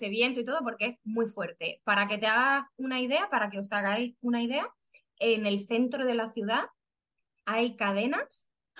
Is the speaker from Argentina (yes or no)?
no; Extremadura, Spain; now in Trieste, Italy; En el norte de Italia y soy de Extremadura, que se puede, como clima, se puede considerar sur de España, ¿no?